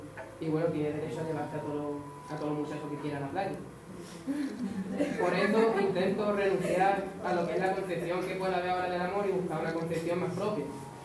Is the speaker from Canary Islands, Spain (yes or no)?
no; Andalusia, Spain; accent: Andalusian; tengo un acento muy andaluz. Yo pienso en andaluz, pero claro, tengo en cuenta que estoy escribiendo en castellano